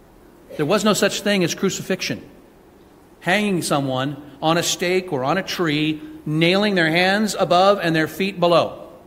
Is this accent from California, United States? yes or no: yes; Santa Rosa, California, United States; born there; I was born in Santa Rosa, California.